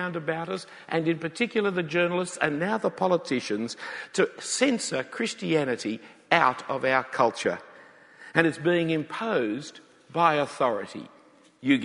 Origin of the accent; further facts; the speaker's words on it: Sydney, New South Wales, Australia; You do know I'm an Australian, don't you? You have got that idea? Not one of those eloquent Sri Lankan ones like you had last week, but one straight out of Sydney.